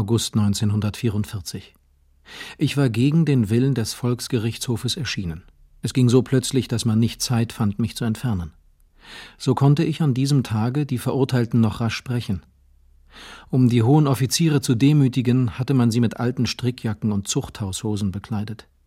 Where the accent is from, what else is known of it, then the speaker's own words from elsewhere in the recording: Brauchitschdorf, Lower Silesian Voivodeship, Poland; Ich bin auf dem Lande aufgewachsen. Mein Vater war Pastor in Brauchitschdorf in Schlesien, einem Heidedorf von 600 Einwohnern.